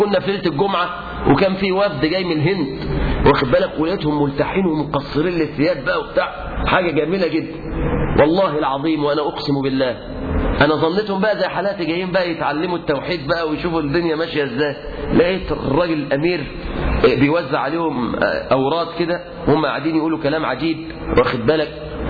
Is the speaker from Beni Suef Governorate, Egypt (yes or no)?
no; Mansoura, Dakahlia, Egypt; عندنا في المنصورة